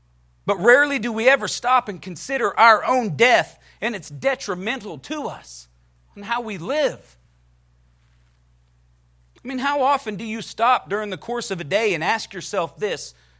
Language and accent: English; the South, United States; I mean, we're Americans. We got the Bible. We're Baptists. We're from the South.